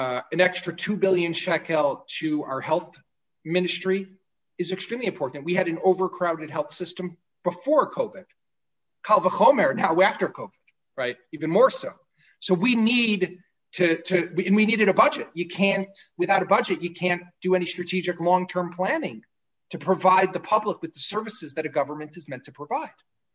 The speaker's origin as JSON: {"language": "English", "town": "Chicago", "region": "Illinois", "country": "United States", "tie": "born or raised there", "said": "When I grew up in Chicago, there was a radio station called WBBM News Radio 78."}